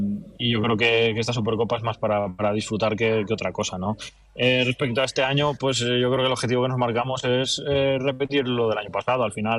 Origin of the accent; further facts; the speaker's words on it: Cantabria, Spain; yo además soy del norte, soy de Cantabria, o sea que a mí me pillaba muy cerca